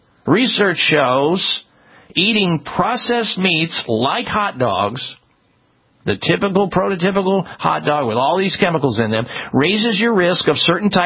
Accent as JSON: {"language": "English", "region": "Midwest", "country": "United States", "tie": "born or raised there", "said": "when I grew up in the Midwest, I ate a lot of hot dogs at the ballparks"}